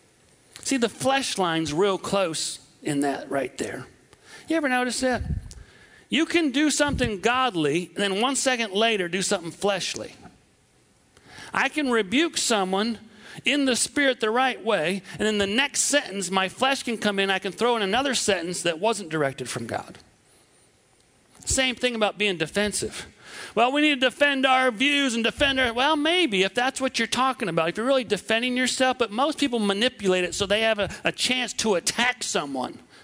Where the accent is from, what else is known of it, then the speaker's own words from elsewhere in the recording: Wisconsin, United States; And we're in Iowa. I grew up in southwest Wisconsin, about 2 hours from here. I'm not really from the South.